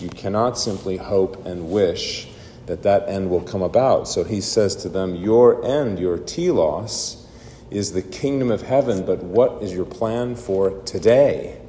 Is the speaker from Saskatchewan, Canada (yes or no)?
yes; Saskatchewan, Canada; I grew up in Saskatchewan, so it's pretty easy. It's flat as a pool table.